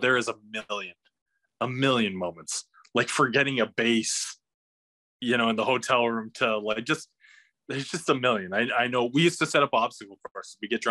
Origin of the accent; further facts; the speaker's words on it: Canada; I don't really read Fahrenheit very well, you know, obviously I'm Canadian.